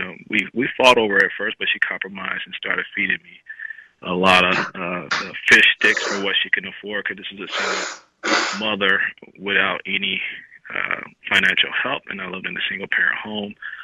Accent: Chicago, Illinois, United States; I come from a humble background and beginnings. I grew up in Chicago

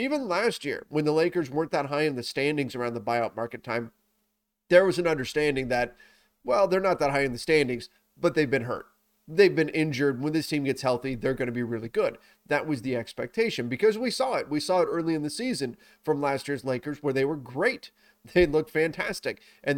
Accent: California, United States; but I grew up in Southern California without the Rams for the most of my formative years.

